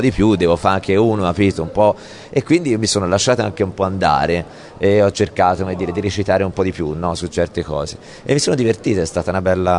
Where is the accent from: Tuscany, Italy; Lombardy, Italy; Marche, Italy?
Tuscany, Italy; Livorno; Ma sballavo perché io sono livornese